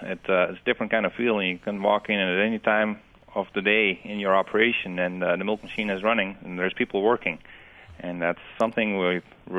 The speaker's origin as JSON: {"language": "English", "region": "Alberta", "country": "Canada", "said": "We would be about 3 hours northeast."}